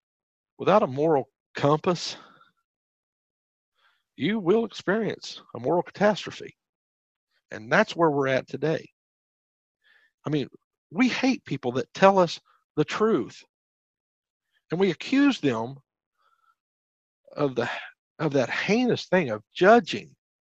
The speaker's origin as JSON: {"language": "English", "region": "Montana", "country": "United States", "said": "I come from a small state, let's say. I come from Montana, not a lot of people."}